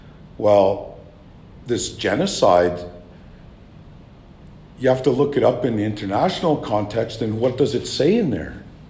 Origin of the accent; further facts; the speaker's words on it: British Columbia, Canada; Whereas myself, I come from the Shuswap Nation